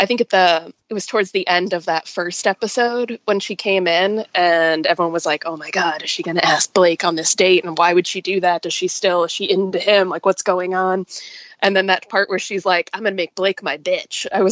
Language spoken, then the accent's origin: English; New York, United States; So I grew up in New York and did my undergrad in New York.